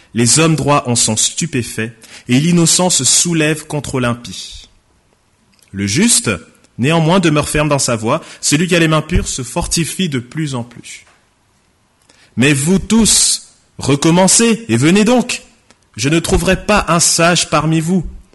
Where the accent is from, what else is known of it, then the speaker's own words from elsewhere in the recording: Orléans, Centre-Val de Loire, France; also born or lived in Saint-Denis; now in Aix-en-Provence, France; je viens du département du Loiret, d'Orléans. J'ai grandi là-bas, j'ai passé toute ma vie là-bas. C'est ma ville, c'est Orléans quoi. Et donc voilà, je suis pas vraiment né à Orléans, moi je suis né plutôt à Saint-Denis dans le 93